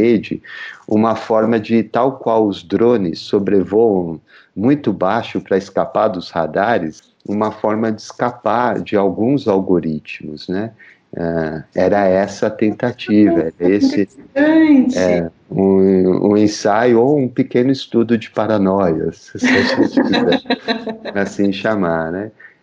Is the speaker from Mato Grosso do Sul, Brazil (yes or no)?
no; São Paulo, Brazil; Eu sou da Zona Leste de São Paulo, né